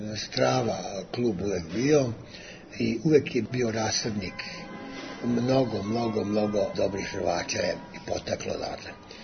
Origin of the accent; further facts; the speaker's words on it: Belgrade, Serbia; moved away as an adult; also born or lived in Subotica; Ja sam rođeni Beograđanin, odrastao sam na Crvenom krstu, u radničkom Beogradu sam počeo da se bavim rvanjem 56. godine, znači u svojoj 10. godini.